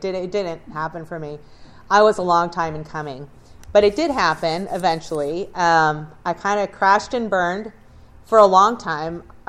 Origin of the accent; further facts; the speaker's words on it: New Jersey, United States; now in Buffalo, United States; But I grew up in New Jersey in a big old family, and it was a wonderful family.